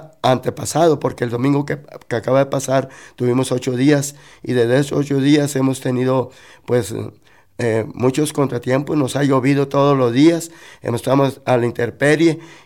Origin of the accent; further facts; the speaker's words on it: El Fuerte, Sinaloa, Mexico; venimos del norte de Sinaloa, del municipio del Fuerte